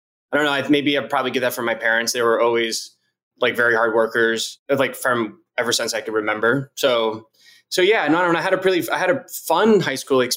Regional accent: Tampa, Florida, United States; So I grew up in Tampa, Florida. I went to school in Tallahassee, Florida State University.

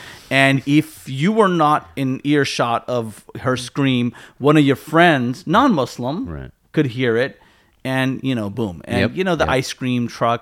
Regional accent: San Jose, California, United States; I think when we were growing up in San Jose, the bigger challenges were just everyone just wanted to be a part of a gang.

